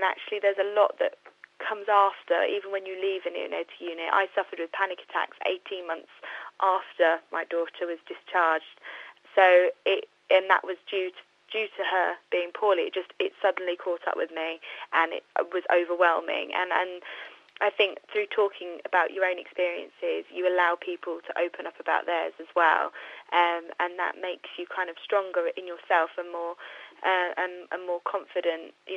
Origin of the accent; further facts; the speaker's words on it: East of England, United Kingdom; I'm from Hertfordshire, but we moved to Cambridge a couple of years ago and we've recently moved back down.